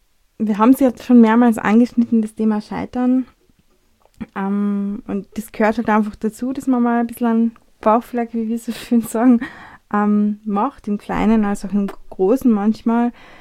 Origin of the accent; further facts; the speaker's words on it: Austria; wie wir sind, Österreicher, Europäer, wir ticken ein bisschen anders